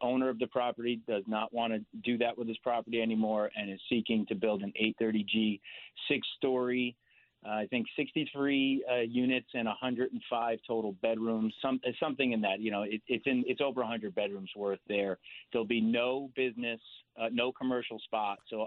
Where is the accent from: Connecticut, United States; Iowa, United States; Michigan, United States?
Connecticut, United States; Stamford; You know, I grew up in Stamford, in a little section called Springdale.